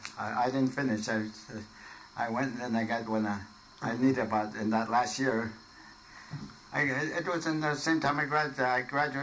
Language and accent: English; Milwaukee, Wisconsin, United States; born there; Yeah, I was born here in Milwaukee. We've been here since about 23 or 25.